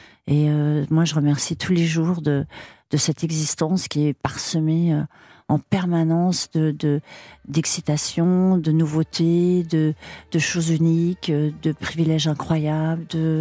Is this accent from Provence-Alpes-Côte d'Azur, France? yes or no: no; Paris, Île-de-France, France; Je suis non seulement française, mais je suis parisienne.